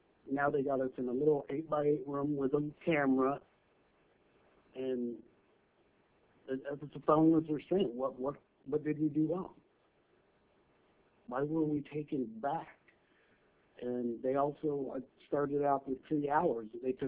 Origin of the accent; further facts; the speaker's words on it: Alaska, United States; born there; I didn't cross that border. I was born here in Alaska. I have rights as an American, being born American.